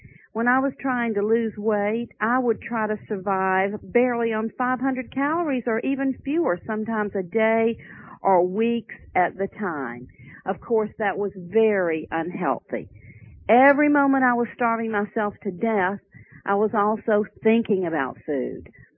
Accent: the South, United States; talking about my childhood and growing up in the South, needless to say, with all of the interest that my family had about food, I was an overweight child.

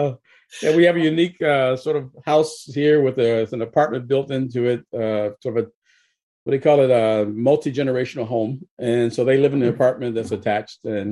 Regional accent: Tennessee, United States; also born or lived in Milwaukee, Wisconsin; now in McKinney, United States; I'm originally from Tennessee. Spent half my childhood in Tennessee, another half in Milwaukee, Wisconsin.

